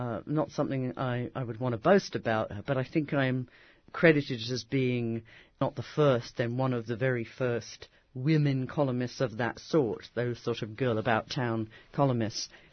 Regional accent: England, United Kingdom; I think any person born and raised in England has a very heightened sensitivity to class issues.

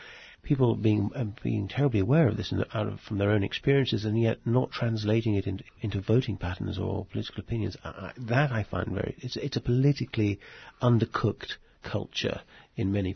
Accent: Netherlands; also born or lived in England / New York; I grew up playing in Holland

